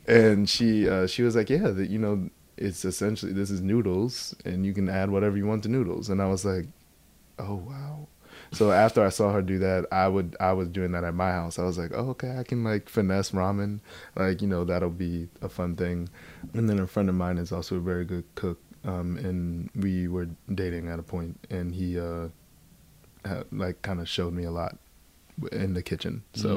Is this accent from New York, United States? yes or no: yes; Baldwin, New York, United States; So I grew up in New York, but my grandparents, because of their upbringing in the South